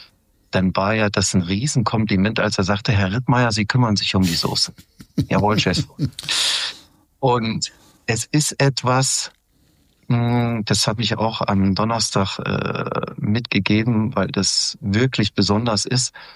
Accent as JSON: {"language": "German", "town": "Halle", "region": "Saxony-Anhalt", "country": "Germany", "tie": "born there", "said": "Ich komme ja gebürtig aus dem Osten Deutschlands, in Halle, Sachsen-Anhalt."}